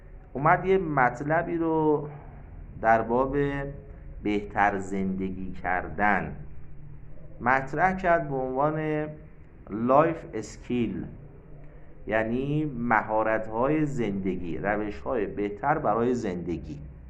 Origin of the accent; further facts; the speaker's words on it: Iran; بله من ترک هستم